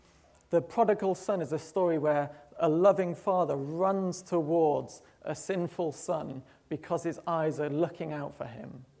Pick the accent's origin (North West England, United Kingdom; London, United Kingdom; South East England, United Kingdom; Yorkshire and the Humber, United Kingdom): North West England, United Kingdom; Manchester; Most people will know that I grew up in Manchester